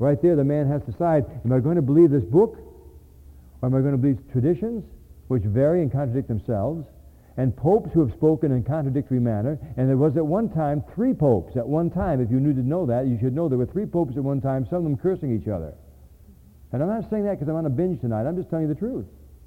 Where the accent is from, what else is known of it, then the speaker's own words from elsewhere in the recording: New England, United States; Sorry, I'm from New England. We're going to eat shrimp.